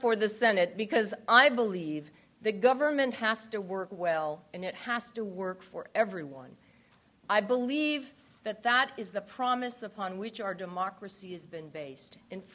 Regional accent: North Adams, Massachusetts, United States; I grew up in Western Massachusetts in North Adams.

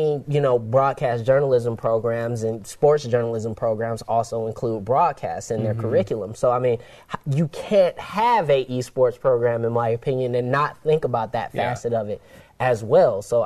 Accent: Michigan, United States; I can't do that. I'm from Michigan.

